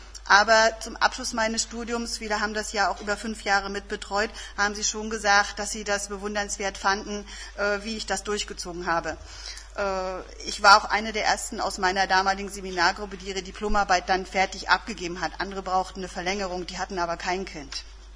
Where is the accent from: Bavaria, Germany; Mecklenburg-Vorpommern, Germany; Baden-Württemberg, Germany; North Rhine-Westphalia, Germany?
Mecklenburg-Vorpommern, Germany; Kühlungsborn; Später bin ich in Kühlungsborn aufgewachsen und dort auch in einen Kindergarten gegangen, bin auch in Kühlungsborn eingeschult worden